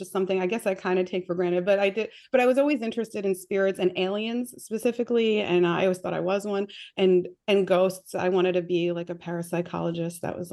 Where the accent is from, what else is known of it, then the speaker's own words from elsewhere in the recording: New York, United States; Long Island, New York.